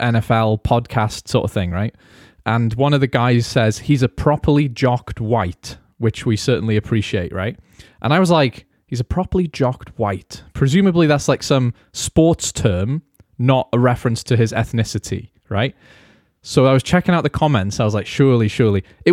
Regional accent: United Kingdom; maybe it's just because I'm like British and I'm like, oh no, don't say rude, weird things.

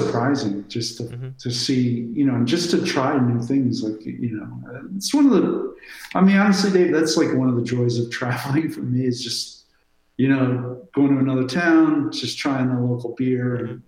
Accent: New York, United States; I grew up in New York. I don't like to drive.

